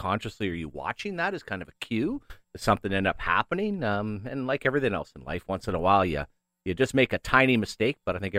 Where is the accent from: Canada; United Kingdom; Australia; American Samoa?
Canada; now in United States; I am Canadian and live 20 years in the United States.